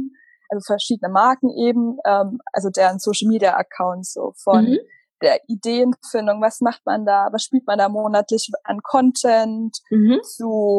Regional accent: Bavaria, Germany; also born or lived in Munich / Cologne; now in Hamburg, Germany; ich komme eigentlich aus Süddeutschland, also ziemlich mittig aus Bayern, also so mittig zwischen München und Nürnberg, aus dem Nirgendwo vom Dorf. Ich bin jetzt so die letzten Jahre, habe ich in München, Köln und Hamburg gewohnt, also ich bin ein paar Mal umgezogen

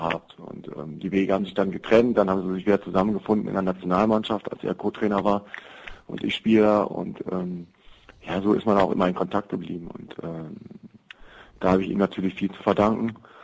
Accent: Büttgen, North Rhine-Westphalia, Germany; ich habe bin gebürtiger Büttgener, das ist ein Dorf von 6.000 Einwohnern, das ist zwar Randgebiet, Karst, Neuss, München-Gladbach, aber grundsätzlich schon von einem Dorf.

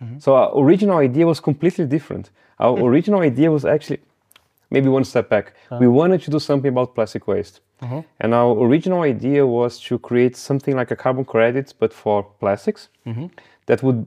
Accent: Brazil; Oh, I'm from Brazil, mm-hmm. and I think from there, from being there, for traveling, it's just something that was close to me, family-wise

